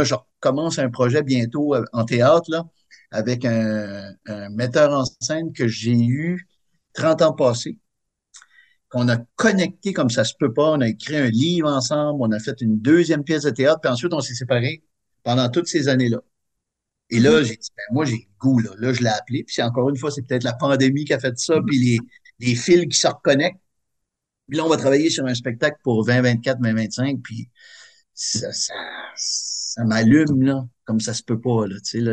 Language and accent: French; New Brunswick, Canada; ben moi, je suis un Acadien, puis je vis à Dieppe.